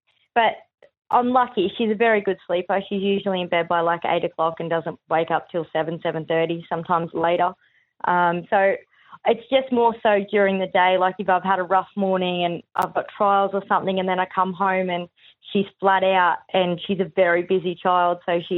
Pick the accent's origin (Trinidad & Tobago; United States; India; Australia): Australia; Queensland; also born or lived in Victoria; So I was born in Victoria but grew up in Queensland and moved back down to my dad